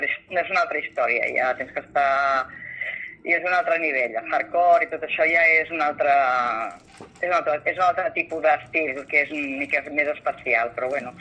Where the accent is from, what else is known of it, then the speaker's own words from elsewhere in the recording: Martorell, Catalonia, Spain; jo sóc de Martorell, que és el Baix Llobregat